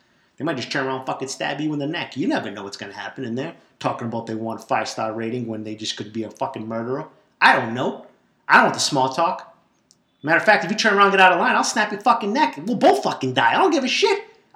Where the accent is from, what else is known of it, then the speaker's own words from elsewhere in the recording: Boston, Massachusetts, United States; Growing up in East Boston, the third floor apartment, we didn't have a shower the first 15 years of my life.